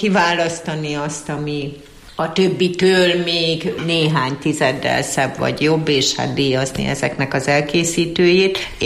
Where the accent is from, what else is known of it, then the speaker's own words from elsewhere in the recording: Borsod-Abaúj-Zemplén, Hungary; Én ugye Matyó lévén szerelmes vagyok a színekbe